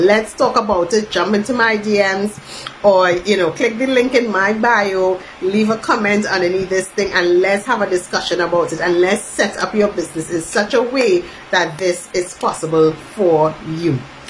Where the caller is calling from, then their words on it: Trinidad & Tobago; And I'm speaking from Trinidad and Tobago, but I also know that I've had clients in Barbados do this.